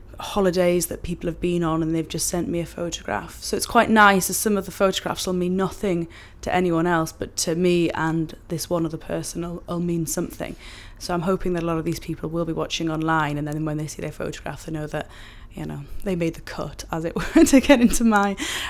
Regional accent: North East England, United Kingdom; I'm 29 years old and I'm from Northumberland.

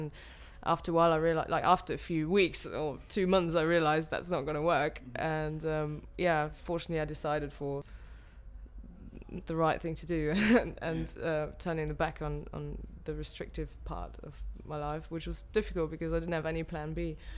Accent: Dortmund, North Rhine-Westphalia, Germany; moved away as an adult; now in London, United Kingdom; Okay, yeah, so I'm German, so I was born in Dortmund and, yeah, stayed there till I was 18, then I studied in a different German town, so I came here to London with 22 after studying and for my first job

